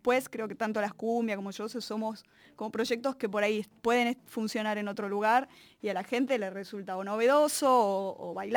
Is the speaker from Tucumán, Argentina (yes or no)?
yes; Tucumán, Argentina; yo soy tucumana y crecí escuchando cumbia